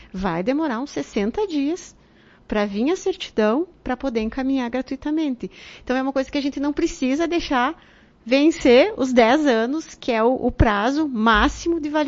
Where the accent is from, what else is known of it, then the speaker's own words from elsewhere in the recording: Paraná, Brazil; born there; Por exemplo, eu nasci lá no Paraná e moro aqui em Lagoa.